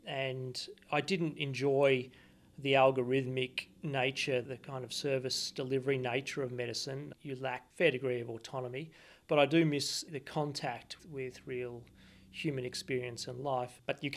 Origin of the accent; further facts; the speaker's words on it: Australia; now in United Kingdom; I am an Australian and I will always be Australian. I've been here a total of probably 12 years and I still don't have the slightest hint of an English accent, and I never will. I'm an Australian.